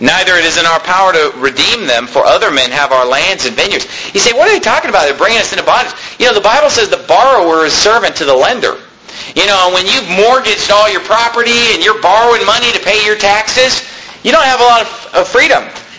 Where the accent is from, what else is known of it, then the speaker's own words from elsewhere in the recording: United States; You grow up in America, as I grew up in America, and you go to school